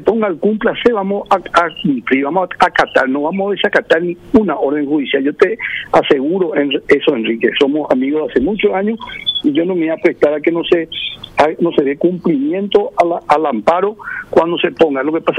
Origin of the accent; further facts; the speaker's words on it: Paraguay; Es un orgullo como paraguayo